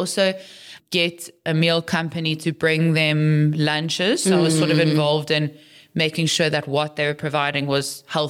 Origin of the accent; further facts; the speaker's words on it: Western Cape, South Africa; I'm from the Cape. So I'm still like a province girl at heart